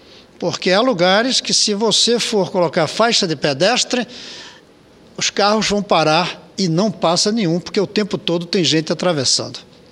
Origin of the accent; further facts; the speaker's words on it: Brasília, Federal District, Brazil; sinto orgulho como brasiliense